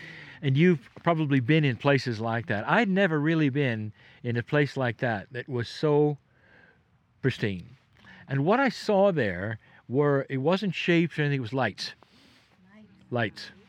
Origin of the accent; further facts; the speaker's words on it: California, United States; And I'm a Californian, didn't travel very much.